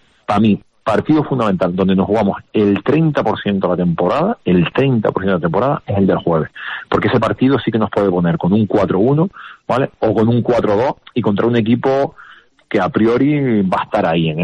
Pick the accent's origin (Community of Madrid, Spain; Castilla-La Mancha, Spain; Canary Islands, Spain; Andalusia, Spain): Canary Islands, Spain; Soy Gran Canario, vivo por el Gran Canaria.